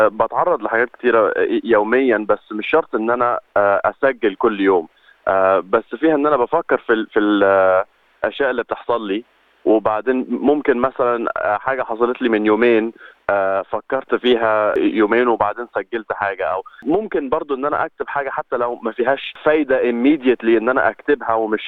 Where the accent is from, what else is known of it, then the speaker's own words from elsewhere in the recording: Egypt; now in Australia; أنا مصري وقاعد في أستراليا